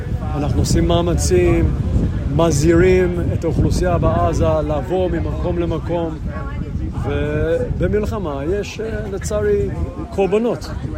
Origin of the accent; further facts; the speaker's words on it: Sydney, New South Wales, Australia; now in Israel; עולים על הגשר שאני גדלתי בו, בסידני, הרבר ברידג'